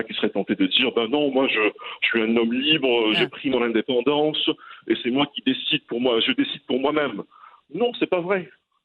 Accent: El Jadida, Casablanca-Settat, Morocco; Quand j'ai grandi, moi, à Jdida, dans les années 80, c'était autre chose.

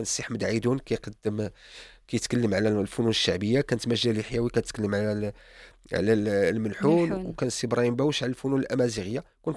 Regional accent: North, Morocco

